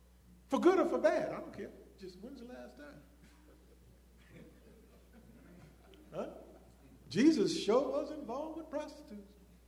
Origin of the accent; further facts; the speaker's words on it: Oakland, California, United States; I'm from the Oakland, you know, Bay Area.